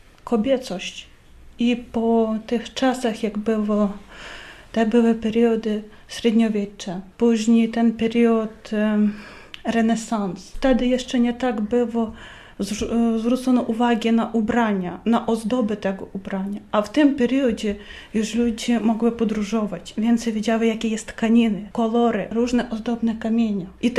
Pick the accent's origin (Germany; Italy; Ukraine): Ukraine; Polish is a second language; now in Poland; jestem z Ukrainy. Mieszkam w Polsce około 5 lat.